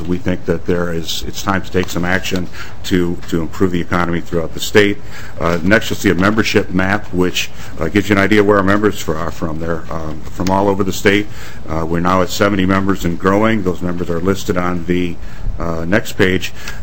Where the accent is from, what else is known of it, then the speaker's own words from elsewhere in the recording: Minnesota, United States; We're at 23rd, I think, as a Minnesotan. I just don't like that, you know.